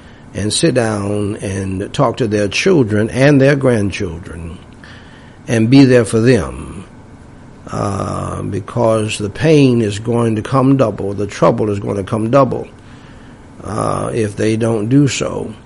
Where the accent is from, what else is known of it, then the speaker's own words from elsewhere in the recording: James City, United States; also born or lived in New York / Florida; the dirt roads of James City for most of my young life, even though I was born in New York, partly raised a little bit in Florida. They were dirt roads too. I was born in New York, but I'm really just a country boy.